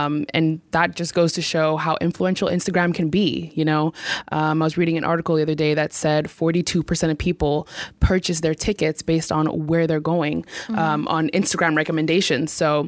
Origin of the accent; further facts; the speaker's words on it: Zimbabwe; I'm from Zimbabwe. I'm a graduate student in AUP, and I'm currently studying global communications.